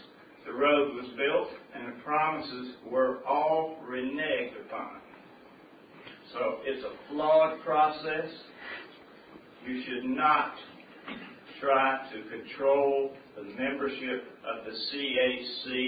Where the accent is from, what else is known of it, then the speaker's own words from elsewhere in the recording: Macon, Georgia, United States; I grew up in Macon. I've lived here for 60-something years. When I was a kid, Pinona was the edge of Macon.